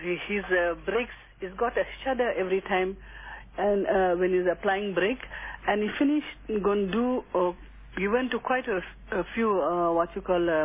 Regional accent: Devon, Gauteng, South Africa; now in Pretoria, South Africa; I am here in Pretoria now. I am from Devon.

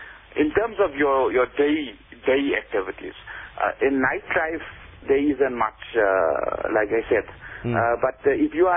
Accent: Gauteng, South Africa; I think what happens to us is because we come from Gauteng

